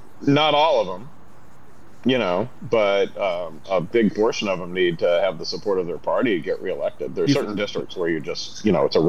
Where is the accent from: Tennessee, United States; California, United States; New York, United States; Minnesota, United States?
Tennessee, United States; Memphis; I grew up in Memphis.